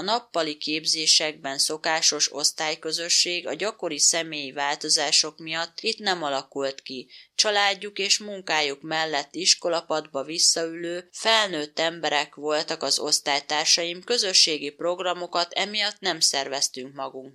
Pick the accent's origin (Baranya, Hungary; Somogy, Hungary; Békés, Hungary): Békés, Hungary; Kondoros; now in Budapest, Hungary; 47 éves vagyok, Kondorosról származom, édesanyám most is ott él, édesapám már meghalt. Két testvérem van, egy nővérem és egy ikertestvérem. Feleségemmel és egy szemlány gyermekünkkel Budapesten a 11. kerületben élünk.